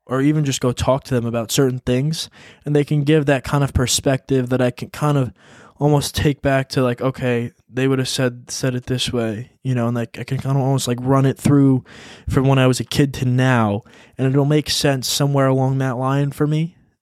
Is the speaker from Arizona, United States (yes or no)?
yes; Arizona, United States; born there; Cause I was born in Arizona, so it was more of a Southern, I guess, lifestyle, so to speak, than New York.